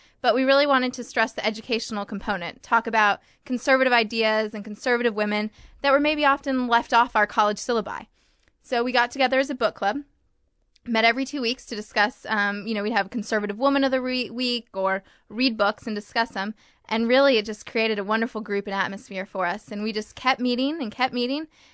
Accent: Indianapolis, Indiana, United States; I'm from Indianapolis, obviously.

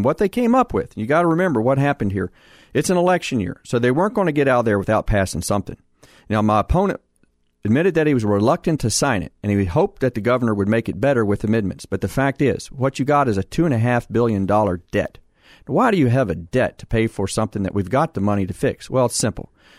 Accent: Waynesboro, Virginia, United States; I know the district intimately, born and raised in Waynesboro. My mom's farm was over in Augusta County.

